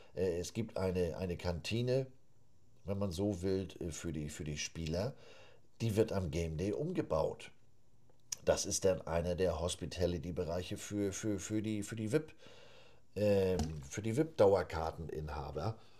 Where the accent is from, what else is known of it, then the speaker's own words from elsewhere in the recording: Missouri, United States; Ich sage, ich komme ja nur aus Missouri.